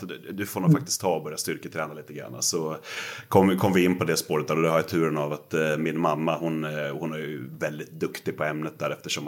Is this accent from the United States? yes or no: no; Gävle, Gävleborg County, Sweden; ett annat lag i samma stadsdel i Gävle där jag kommer ifrån